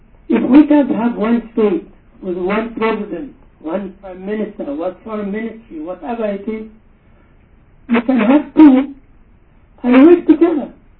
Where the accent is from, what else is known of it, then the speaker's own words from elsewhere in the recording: Palestine; We are not Canadians, we are not South African, we are not Ugandans, we are not going to go to Canada and stay as Palestinians or Australia.